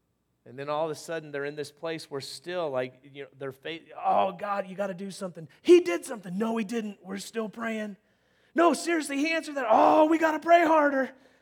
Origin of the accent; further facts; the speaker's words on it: California, United States; I grew up in California. Just lock your doors.